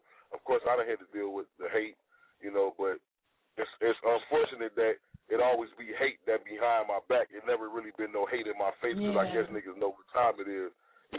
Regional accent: Chicago, Illinois, United States; You know, music kind of saved my life, you know, growing up in Chicago.

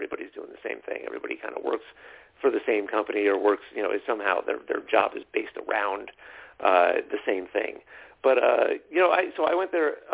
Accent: New York, United States; coming from growing up on Long Island, being used to New York, having lived in New York for a while before

